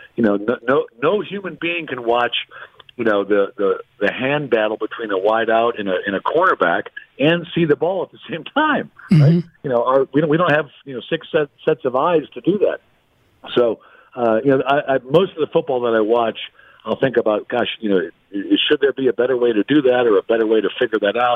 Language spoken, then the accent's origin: English; Cleveland, Ohio, United States; He's 58. I'm 58. I grew up in Cleveland.